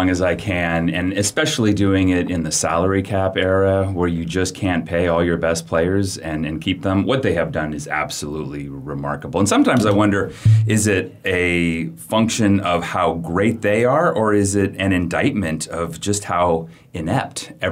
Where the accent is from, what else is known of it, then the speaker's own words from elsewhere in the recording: San Francisco, California, United States; I'm from San Francisco, so I enjoyed every minute of that Super Bowl.